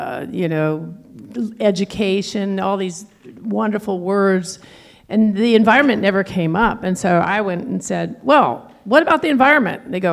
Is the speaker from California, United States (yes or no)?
yes; Berkeley, California, United States; born there; So I was born in Berkeley. I mean, I've been an environmentalist since I was born.